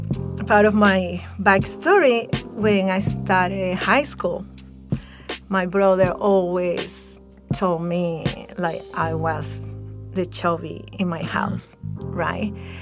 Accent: Venezuela; English is a second language; I'm from Venezuela. I'm coming from a worker, relative, big family, and the third of four kids.

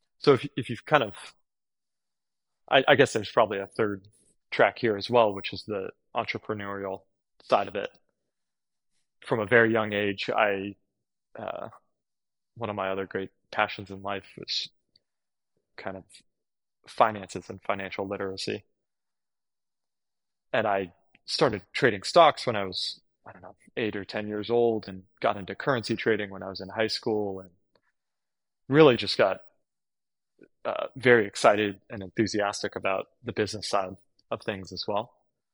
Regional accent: California, United States; I grew up in the Bay Area to a family of lifelong boating enthusiasts

